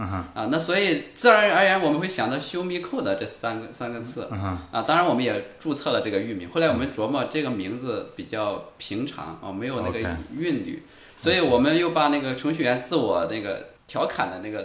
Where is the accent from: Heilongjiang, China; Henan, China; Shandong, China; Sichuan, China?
Henan, China; Nanyang; 我出生在我们卧龙区，卧龙区其实就来源于诸葛亮的那个卧龙岗，所以附近就有那个诸葛草楼啊，这样的一个景点啊，南阳市也是一个旅游景点吧。